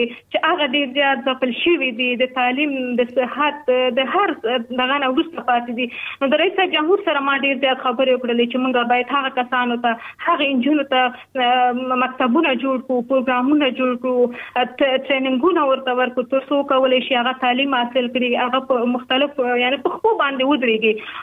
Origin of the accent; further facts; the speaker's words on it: Pakistan; accent: Afghan refugee; پاکستان کې د افغان مهاجر په حیث باندې واقعتا مونږ هم ډېر ستونزو سره مخامخ شوي یو مونږ هم په مهاجرت کې لوی شوي یو